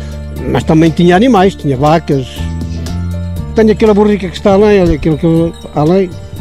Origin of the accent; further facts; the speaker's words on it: Cova de Lua, Norte, Portugal; Somos daqui de Cova de Lua.